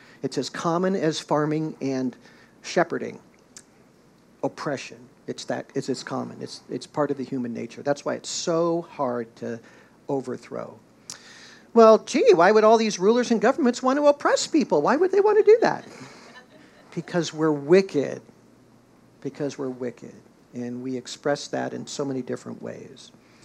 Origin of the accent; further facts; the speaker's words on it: Indiana, United States; I grew up in Indiana, and I didn't know it because the Indiana I grew up in was pretty nice.